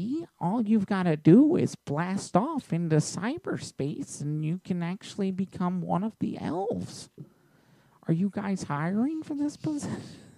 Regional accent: Baltimore, Maryland, United States; I'm definitely from Baltimore.

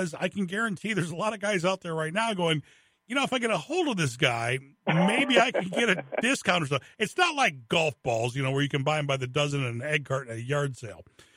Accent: Lansing, Michigan, United States; Look, growing up in Lansing, I mean, I've seen a lot of things in the river

